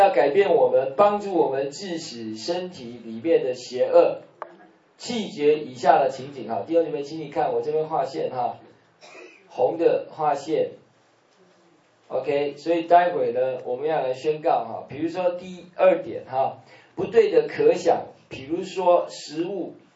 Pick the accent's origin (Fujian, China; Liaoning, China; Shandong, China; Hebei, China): Shandong, China; 我们山东人说我们很粗犷，我们也很温柔